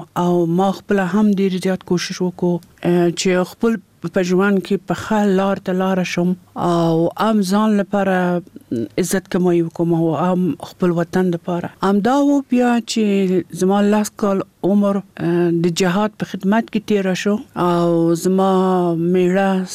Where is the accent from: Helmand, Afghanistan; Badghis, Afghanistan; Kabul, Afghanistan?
Kabul, Afghanistan; زه د کابل یم او په کابل ښار کې پیدا شوم